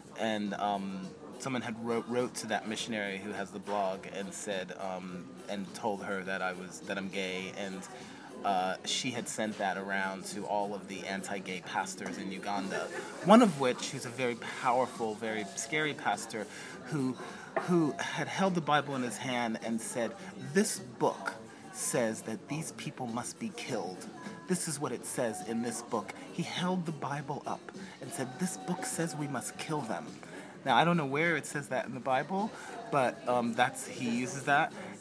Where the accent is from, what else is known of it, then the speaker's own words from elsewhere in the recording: United States; born there; I was born in America.